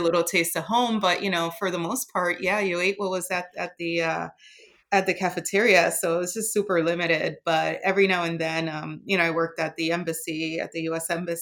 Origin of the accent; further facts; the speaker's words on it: Puerto Rico; growing up in Puerto Rico